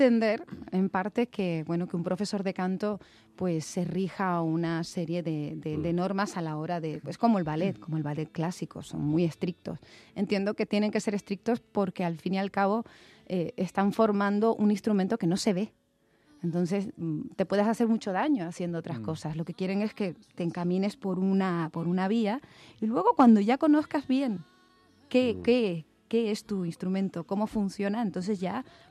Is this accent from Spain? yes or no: yes; Las Palmas, Canary Islands, Spain; Llevando el nombre de mi tierra y de España